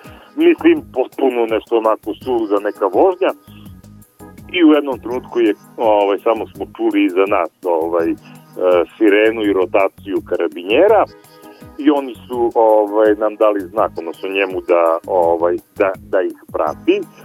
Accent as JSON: {"language": "Serbian", "town": "Niš", "region": "Southern and Eastern Serbia", "country": "Serbia", "said": "ja sam neko iz Niša"}